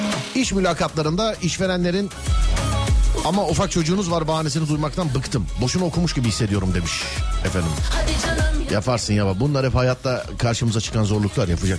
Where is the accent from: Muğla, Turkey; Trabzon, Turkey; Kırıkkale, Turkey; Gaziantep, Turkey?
Gaziantep, Turkey; Doğma büyüme Antepliyim. Antep benim memleketim ama Antep'ten bıktım. Çünkü İstanbul'da ev tuttum.